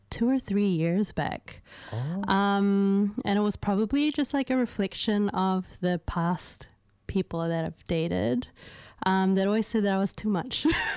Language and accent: English; Avondale, United States; I'm a Filipino artist from Avondale, or as I like to say, Avondale.